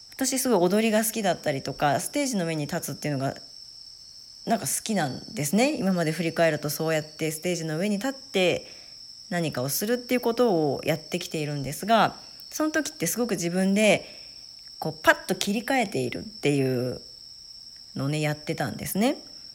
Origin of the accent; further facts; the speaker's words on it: Toyama, Japan; born there; 私1974年富山県生まれなんですけども